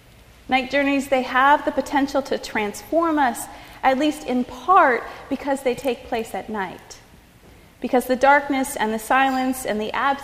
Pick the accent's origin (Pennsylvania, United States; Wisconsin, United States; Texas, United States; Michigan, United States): Michigan, United States; I remember very clearly nighttime when I was a young adult and a child growing up in Upper Michigan